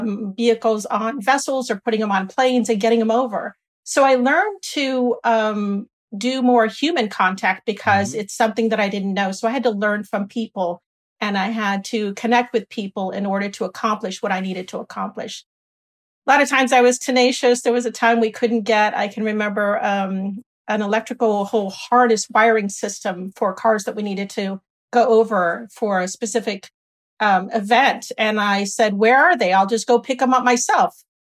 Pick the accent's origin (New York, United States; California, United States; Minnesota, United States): California, United States; moved away as an adult; for somebody growing up in Southern California, I don't think they believed me, frankly.